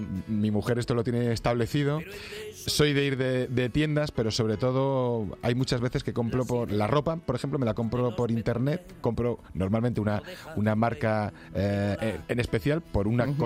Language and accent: Spanish; Andalusia, Spain; yo no sé si es como buen andaluz o como, pero me da mucha grima